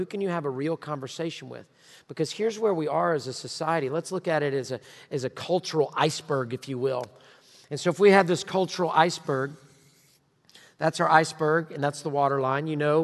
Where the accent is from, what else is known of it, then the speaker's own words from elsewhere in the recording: Houston, Texas, United States; I grew up in Houston, Texas, in Sharpstown, in A-Leaf.